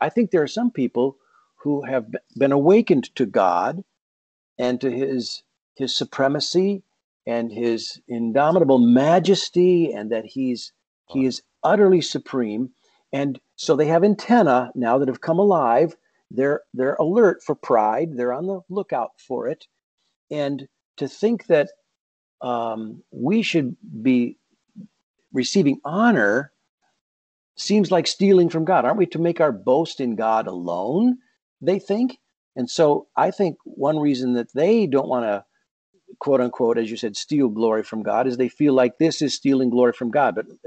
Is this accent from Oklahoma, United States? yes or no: no; Minneapolis, Minnesota, United States; And then I'm a Minnesota Vikings fan because I'm from Minneapolis here.